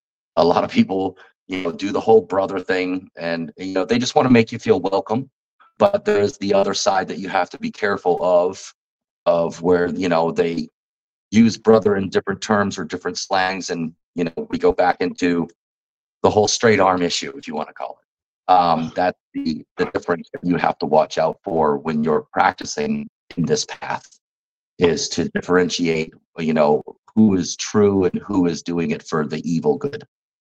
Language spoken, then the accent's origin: English; Florida, United States; Being grown up where I was growing up in South Florida, I was always on a boat.